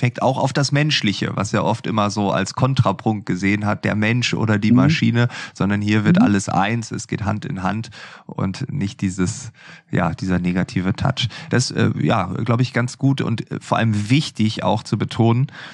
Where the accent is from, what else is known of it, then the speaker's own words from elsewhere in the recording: Lower Saxony, Germany; als Ostfriese